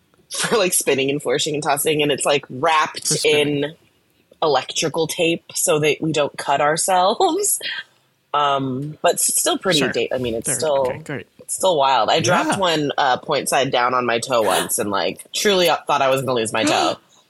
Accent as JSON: {"language": "English", "town": "Union City", "region": "California", "country": "United States", "tie": "born or raised there", "said": "I grew up in the Bay Area, just south of Oakland, in a city called Union City. I rep the Bay very hard."}